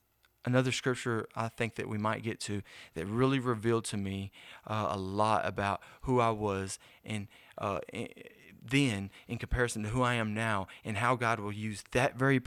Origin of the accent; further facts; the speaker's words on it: Houston, Texas, United States; now in Texarkana, United States; Why was it that I was, you know, born and raised in Houston, Texas, and what led me all the way to Texarkana?